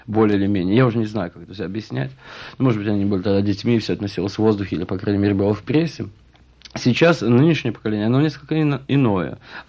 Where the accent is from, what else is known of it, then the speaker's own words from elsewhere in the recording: Russia; ясно, что я из России